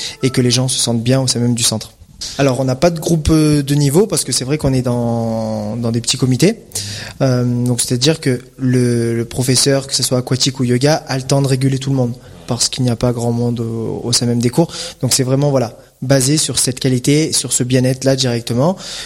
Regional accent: Gap, Provence-Alpes-Côte d'Azur, France; born there; moi je suis né à Gap, du coup.

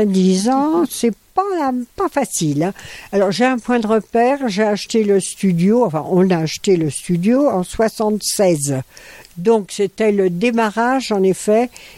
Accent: Paris, Île-de-France, France; La Parisienne, oui, parce que je suis parisienne et que je suis venue ici.

